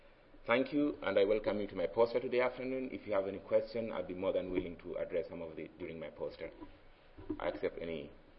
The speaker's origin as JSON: {"language": "English", "country": "Kenya", "second_language": "English", "said": "when I was in Kenya, because I'm Kenyan"}